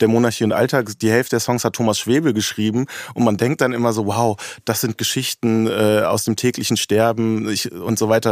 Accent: Düsseldorf, North Rhine-Westphalia, Germany; Ich bin auch aus Düsseldorf.

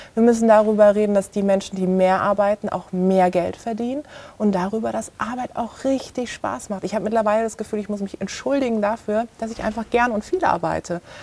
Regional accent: Karlsruhe, Baden-Württemberg, Germany; meiner Heimatstadt in Karlsruhe

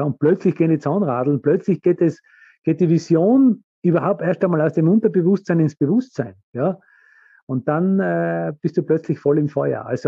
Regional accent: Tristach, Tyrol, Austria; Da habe ich bei einem Vortrag in meiner Heimat, wo ich ganz selten meine Vorträge halte, einen riesen Applaus gekriegt in meinem Heimatdorf, da in Tristach.

